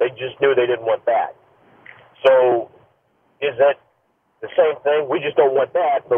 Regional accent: Missouri, United States; I grew up in the Lindbergh School District. We're out in Parkway, so my kids had a great education

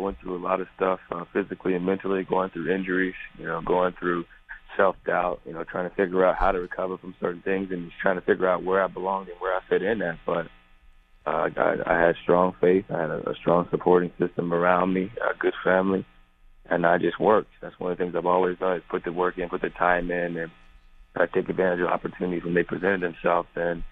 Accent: Canton, Ohio, United States; Growing up in Canton, Ohio, I spent a lot of time

